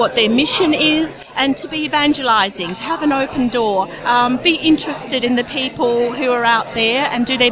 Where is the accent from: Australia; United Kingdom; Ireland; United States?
Australia; Perth, Western Australia; I'm from Perth in WA.